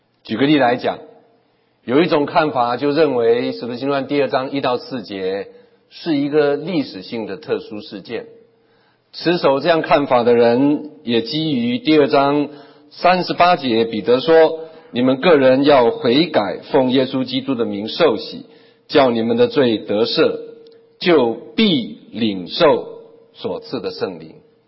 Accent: Taiwan; 对不起，我是从台湾从小长大的

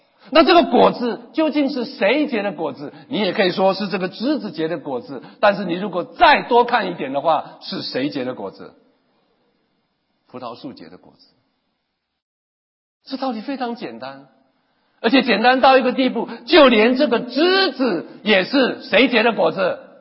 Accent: Taiwan; accent: Taiwanese Mandarin; 我有点台湾国语，看没有到哈

